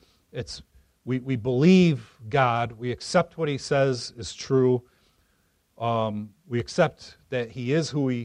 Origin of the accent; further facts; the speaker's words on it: Biloxi, Mississippi, United States; born there; Air Force brat, born in Biloxi, Mississippi.